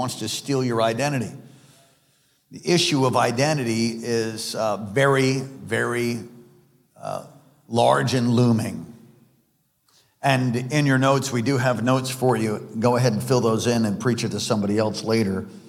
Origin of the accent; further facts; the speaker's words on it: East Coast, United States; You know, I am from the East Coast. That played a role in who I am and in my personality.